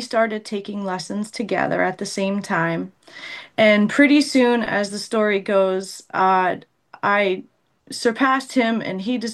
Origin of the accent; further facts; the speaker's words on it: Pennsylvania, United States; So I grew up in churches in the Poconos